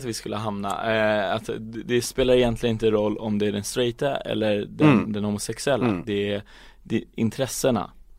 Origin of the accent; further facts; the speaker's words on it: Stockholm, Stockholm County, Sweden; Jag är från Hässelby. Jag har bott där hela mitt liv. Nu bor jag på Kungsholmen.